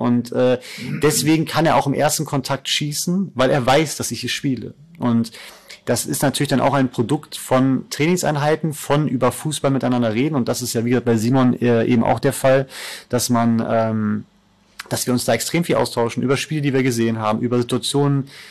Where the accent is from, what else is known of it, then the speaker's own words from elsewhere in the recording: North Rhine-Westphalia, Germany; Meine Heimat. Also Köln war besonders, auch als Stadt, weil ich im Endeffekt 20 Minuten in Bonn war bei meiner Familie.